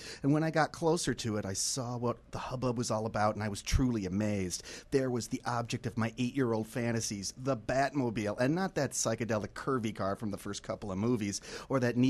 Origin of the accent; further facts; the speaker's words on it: Indiana, United States; Hi, I'm from Indiana, and I want to tell you about someone that I call Mr. Indiana.